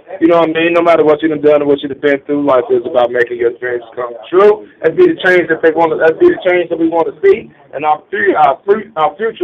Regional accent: Muskogee, Oklahoma, United States; She's from Tulsa, Oklahoma. I'm from Muskogee, Oklahoma.

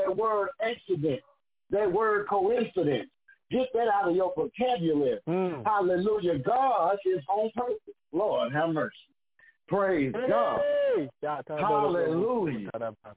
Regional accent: Houston, Texas, United States; I'm from Houston. We got hit with a bunch of hurricanes, but then FEMA came and started writing checks.

